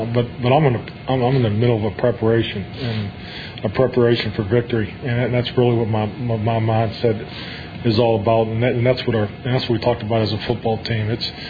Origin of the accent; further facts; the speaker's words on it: Pittsburgh, Pennsylvania, United States; That's a part of, you know, the fiber of growing up in Pittsburgh.